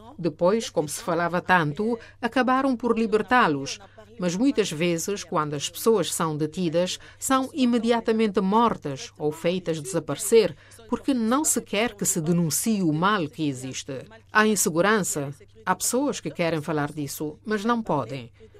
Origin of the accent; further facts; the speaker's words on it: Kananga, Kasaï-Central, DR Congo; Eu sou do Kananga. Há guerra no Kananga, há guerra em Beni.